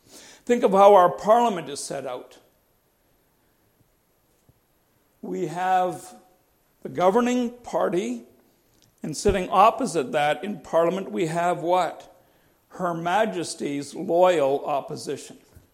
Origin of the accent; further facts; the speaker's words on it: Canada; That's a privilege of being a Canadian.